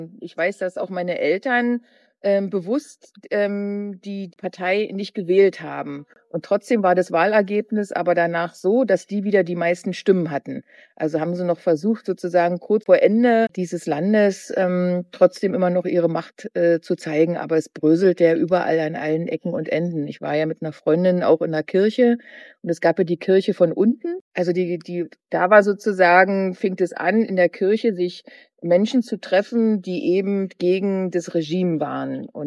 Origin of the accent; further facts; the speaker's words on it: Berlin, Germany; Ich bin 1970 in Ost-Berlin geboren worden, im Friedrichshain, und habe sozusagen bis zur Wende Schule, Kindergarten, Ausbildung, meine erste Arbeitsstelle. Und als die Wende kam, war ich 18.